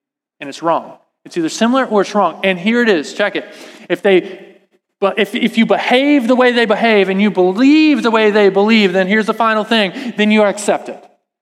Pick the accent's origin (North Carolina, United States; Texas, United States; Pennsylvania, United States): Texas, United States; I grew up in Texas, like I said last week, and so we listen to a lot of country music.